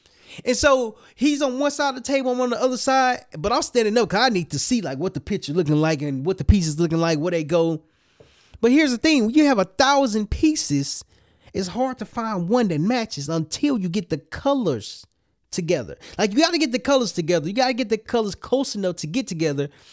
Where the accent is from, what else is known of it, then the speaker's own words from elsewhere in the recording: Little Rock, Arkansas, United States; And I remember when I was in Little Rock, Arkansas, my hometown. Shout out to Little Rock, Arkansas.